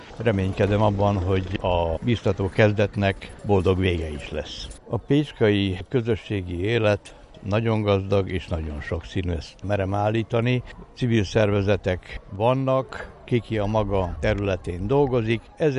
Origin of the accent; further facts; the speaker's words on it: Pecica, Arad County, Romania; olyan pécskai magyarként, akit érdekelnek a közösség dolgai